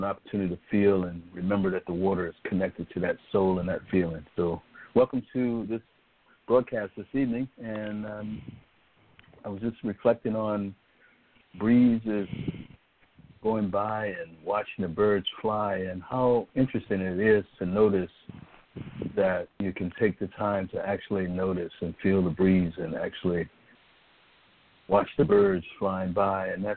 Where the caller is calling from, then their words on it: Laurel, Maryland, United States; welcome to the Thursday segment of the Paradise Circle. I'm calling in from Laurel, Maryland, where we're just sitting back waiting for inches of rain to come over the next day.